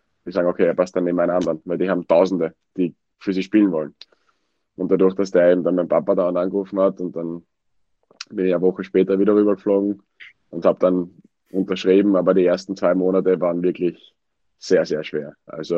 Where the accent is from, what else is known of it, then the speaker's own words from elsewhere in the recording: Wiener Neustadt, Lower Austria, Austria; born there; In Wiener Neustadt.